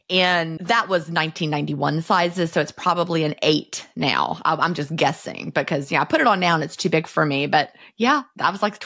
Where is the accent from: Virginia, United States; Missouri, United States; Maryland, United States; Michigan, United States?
Virginia, United States; I grew up in, you know, outside the Lynchburg area, right?